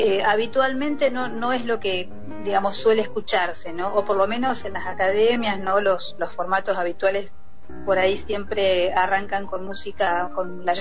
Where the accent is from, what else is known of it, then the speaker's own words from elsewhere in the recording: Cipolletti, Río Negro, Argentina; born there; now in Plottier, Argentina; yo en realidad soy nacida en Cipolletti, en Río Negro, soy rionegrina, pero hace 20 años que vivo acá en la provincia y estoy en la ciudad de Plotier.